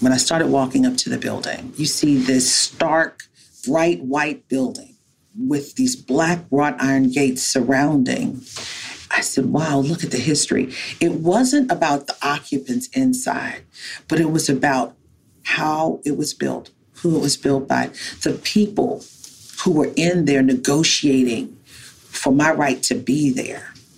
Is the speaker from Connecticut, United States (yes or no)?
no; Baltimore, Maryland, United States; as a little Black child growing up in Baltimore, where they say the word failure is built into our very existence